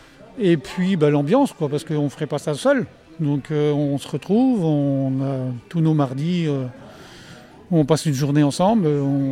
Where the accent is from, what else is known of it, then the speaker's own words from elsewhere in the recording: Briouze, Normandy, France; je suis bénévole à Arsenic à Briouze. Parce que je suis d'origine de là-bas.